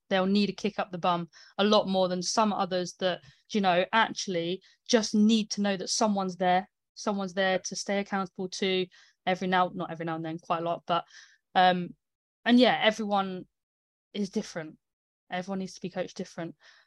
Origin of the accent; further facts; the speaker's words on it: United Kingdom; I'm British. I'll take any sun I can get.